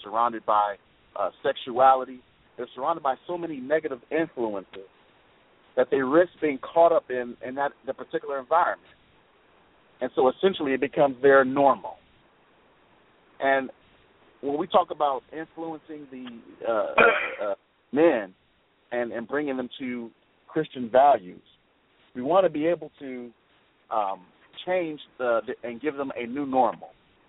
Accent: East Cleveland, Ohio, United States; I grew up in the inner city of East Cleveland. However, even though I'm from East Cleveland, even though I walk the streets of East Cleveland

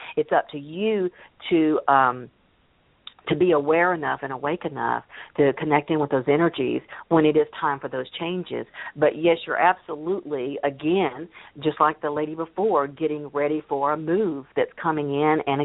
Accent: Memphis, Tennessee, United States; also born or lived in Corpus Christi, Texas; I was born in Corpus Christi, Texas, but I've never not lived in the Memphis, Tennessee area.

